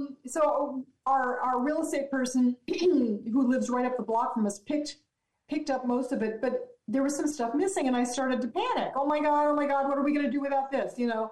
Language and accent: English; California, United States; Somebody even said, where are you coming from? And we said, California. And they go, well, no wonder you're leaving.